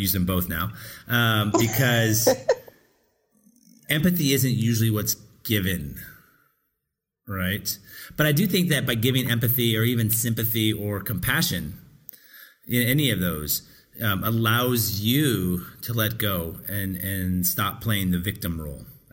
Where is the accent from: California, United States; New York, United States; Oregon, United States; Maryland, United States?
Oregon, United States; Portland; because I grew up in Portland, Oregon. It's a really liberal white town, not a real liberal town, a real liberal white town.